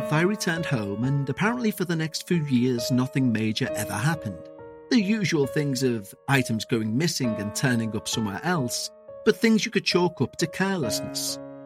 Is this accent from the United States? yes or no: no; India; first language Bengali; English is a second language; aunt is Fufu in my mother tongue Bengali. Her house is in West Bengal, while I live in South India